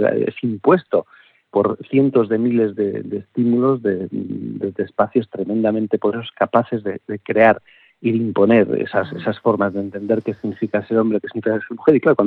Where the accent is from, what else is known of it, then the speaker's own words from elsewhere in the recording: Basque Country, Spain; born there; nací en una familia en el País Vasco, soy el cuarto hermano varón.